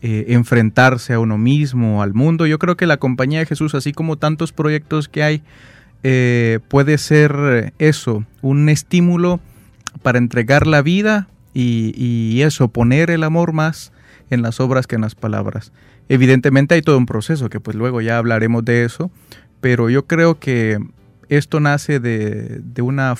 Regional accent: Guatemala; soy de Guatemala.

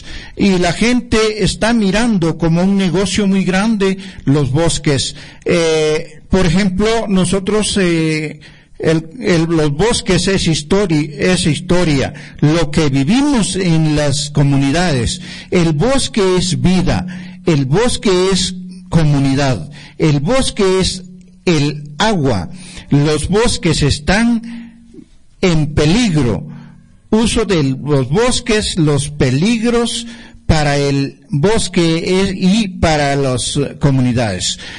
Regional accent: Santa Cruz del Quiché, Quiché, Guatemala; soy del Consejo de Pueblos Quiché. Me acompaña Martín Grijalva, también de aquí de Santa Cruz de Quiché.

